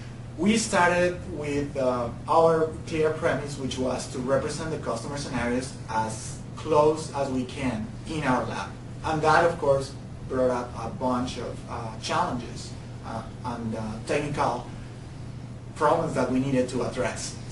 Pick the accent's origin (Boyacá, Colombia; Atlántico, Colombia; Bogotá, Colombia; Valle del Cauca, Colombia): Bogotá, Colombia; English is a second language; I'm from Bogota, Colombia.